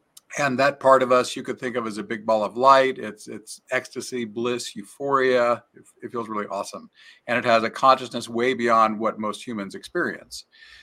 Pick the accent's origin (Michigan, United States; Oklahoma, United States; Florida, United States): Oklahoma, United States; moved away as an adult; Until I was 41, I was born and raised in Oklahoma here in the United States and had more mainstream jobs.